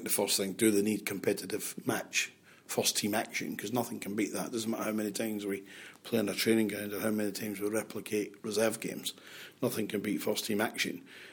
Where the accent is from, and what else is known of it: Glasgow, Scotland, United Kingdom; born or raised there